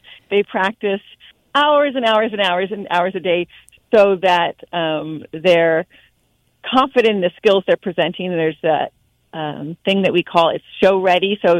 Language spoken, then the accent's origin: English; San Francisco, California, United States; So I grew up in San Francisco. I grew up going to the Pickle Family Circus.